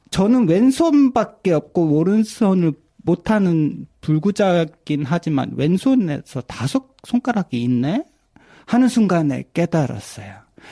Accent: South Korea; 일본인이랑 결혼까지 한 한국인 음악인답게

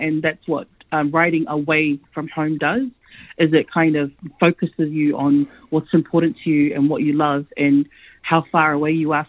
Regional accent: New Zealand; especially being part of the diaspora, which I'm part of, as a Samoan person that grew up and was born and raised in New Zealand.

